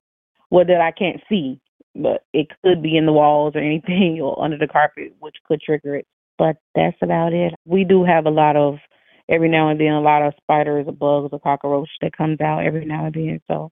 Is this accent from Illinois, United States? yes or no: yes; Chicago, Illinois, United States; I'm 34. I'm from Chicago, Illinois.